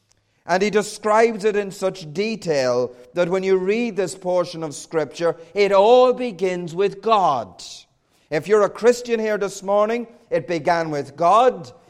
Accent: Ireland; accent: Irish; I grew up in a loving Roman Catholic home in the south of Ireland. You can tell that from my accent.

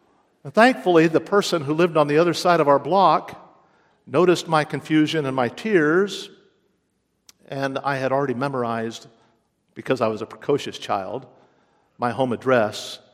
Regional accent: Bellefontaine, Ohio, United States; I traveled up East Columbus Avenue in my hometown of Belle Fountain, Ohio.

